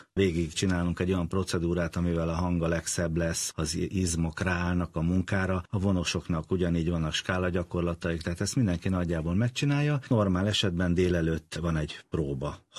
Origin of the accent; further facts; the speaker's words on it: Csolnok, Komárom-Esztergom, Hungary; abban a kis faluban, ahol én születtem, vagy ahol én éltem, Csolnoknak nevezik, ott nagyon nagy hagyománya volt a zenélésnek